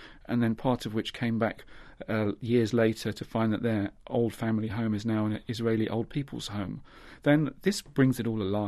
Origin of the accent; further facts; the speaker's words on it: London, United Kingdom; I grew up Jewish in North London and had a traditional kind of Jewish upbringing